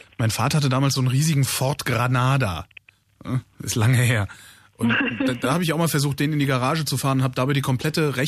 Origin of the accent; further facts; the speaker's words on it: Cologne, North Rhine-Westphalia, Germany; ich komme aus Köln ursprünglich.